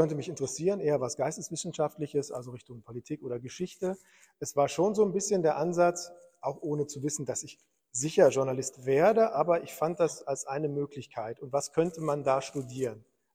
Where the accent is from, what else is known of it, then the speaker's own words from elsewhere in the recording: Aachen, North Rhine-Westphalia, Germany; Also in meiner Heimatstadt Aachen habe ich dann in den ersten Semesterferien